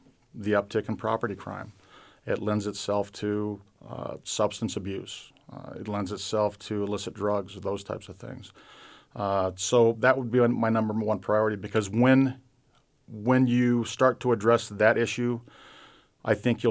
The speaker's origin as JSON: {"language": "English", "town": "Spokane", "region": "Washington", "country": "United States", "tie": "born or raised there", "said": "General background, I grew up in Spokane, born and raised. Went to high school here, went to college, University of Montana."}